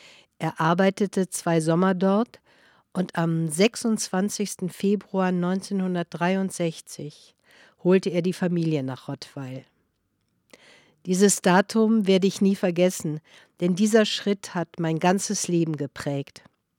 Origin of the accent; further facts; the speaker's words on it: Calitri, Campania, Italy; Ich stamme aus Kalitri, einem sehr schönen Ort in den Irpinischen Bergen. Ich habe mich in Kalitri sehr wohl gefühlt. Meine Familie betrieb aus Tradition eine Gemüsegärtnerei in mehreren Generationen.